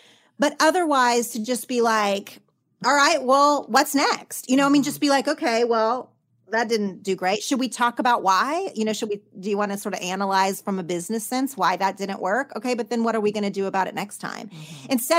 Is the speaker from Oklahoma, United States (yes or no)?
yes; Oklahoma, United States; now in Los Angeles, United States; There was just a lot of things that felt like in my small town growing up in Oklahoma that you had to be a certain way.